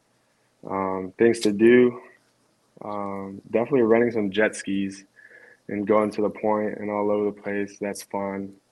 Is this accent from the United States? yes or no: no; Canada; I'm a dude from Canada.